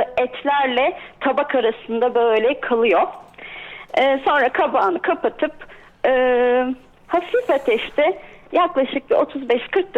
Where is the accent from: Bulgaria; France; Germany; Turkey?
Bulgaria; Kardzhali, Kardzhali Province; Bulgaristan'dayken Kırcalılıyız biz. Hı hı. Kırcalılı'nın Akpınar köyünden.